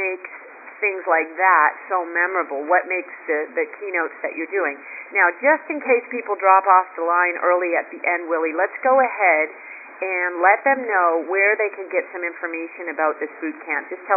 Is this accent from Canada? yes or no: yes; Canada; I'm Canadian, okay?